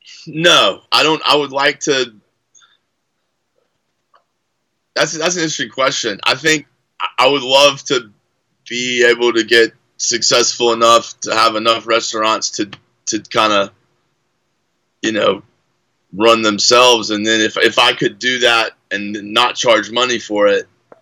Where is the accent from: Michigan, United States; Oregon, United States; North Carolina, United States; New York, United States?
North Carolina, United States; Fayetteville; I'm from Fayetteville, North Carolina, which is southeastern North Carolina. Home of Fort Bragg and Pope Air Force Base, so it's a big military town.